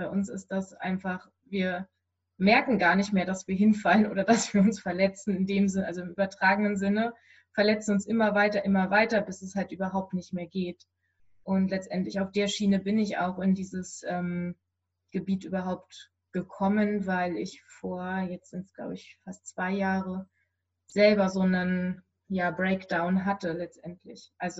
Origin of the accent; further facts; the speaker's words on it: Berlin, Germany; also wir haben ein ganz tolles Gartenhaus am Rande von Berlin, beziehungsweise ist noch Berlin